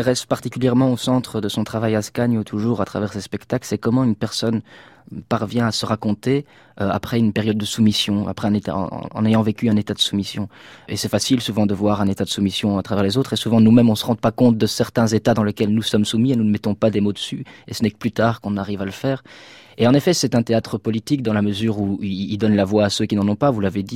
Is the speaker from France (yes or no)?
no; Liège, Wallonia, Belgium; accent: Liège; j'ai perdu un accent très, très prononcé. Vous n'avez pas idée à quel point j'avais un accent quand j'ai grandi à Liège.